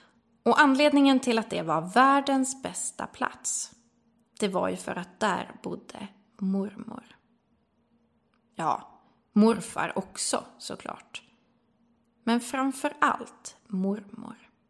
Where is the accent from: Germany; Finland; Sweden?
Sweden; Umeå, Västerbotten County; Eftersom att jag är uppvuxen i Umeå och mormor och, ja, även morfar bodde i Skåne